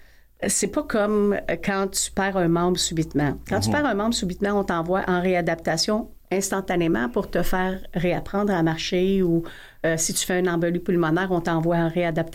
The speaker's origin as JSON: {"language": "French", "town": "Laval", "region": "Quebec", "country": "Canada", "said": "moi, je suis de Laval. Ça fait 30 ans que je suis une fière Lavalloise."}